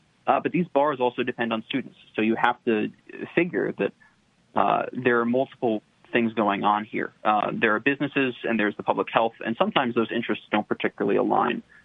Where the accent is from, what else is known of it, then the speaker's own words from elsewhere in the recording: New Jersey, United States; I'm from New Jersey. I was pretty risk averse because my state got hit hard.